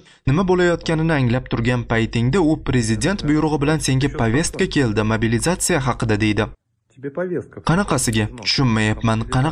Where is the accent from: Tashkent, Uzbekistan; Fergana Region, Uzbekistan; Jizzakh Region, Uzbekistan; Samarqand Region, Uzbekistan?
Samarqand Region, Uzbekistan; Samarkand; O'zbekistondan, Samarqanddanman. Yoshim 22 da.